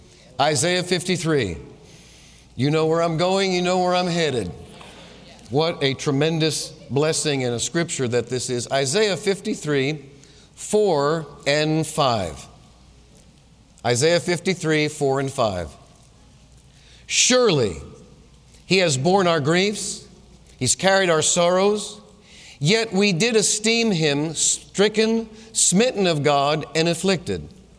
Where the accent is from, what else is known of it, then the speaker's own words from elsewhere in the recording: New England, United States; moved away as an adult; I came from New England. I was a Yankee.